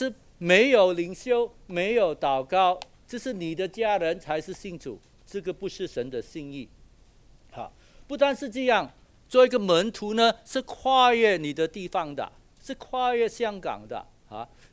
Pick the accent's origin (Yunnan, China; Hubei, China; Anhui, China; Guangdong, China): Guangdong, China; 好像我们广东人说啊